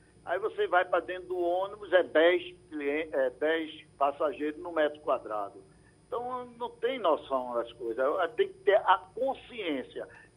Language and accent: Portuguese; Pernambuco, Brazil; você vai em Prazeres, eu sou lá de Piedade, passo ali em Prazeres